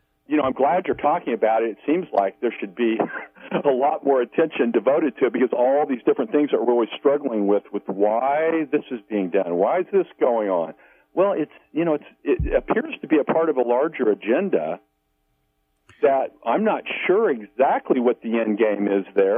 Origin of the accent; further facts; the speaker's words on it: Missouri, United States; from Missouri.